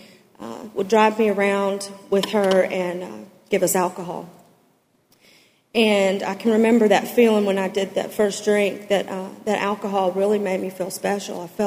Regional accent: Pensacola, Florida, United States; born there; I was born here in Pensacola on September 22nd, 1971.

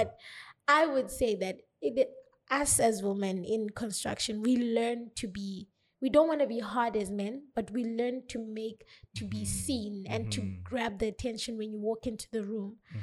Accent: Eastern Cape, South Africa; now in Cape Town, South Africa; I'm from the Eastern Cape, small town called Itimbaza. I studied in Adelaide Gymnasium Technical High School.

